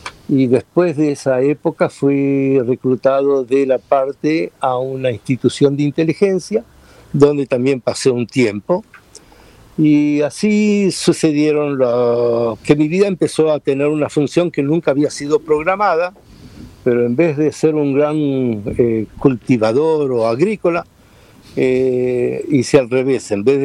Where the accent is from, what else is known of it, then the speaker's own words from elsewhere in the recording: Argentina; born there; yo nací en Argentina.